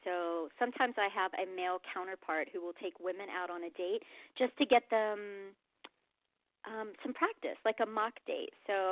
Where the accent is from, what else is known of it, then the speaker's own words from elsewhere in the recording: the South, United States; And I am from the South, where we approached everyone every day and talked to everyone.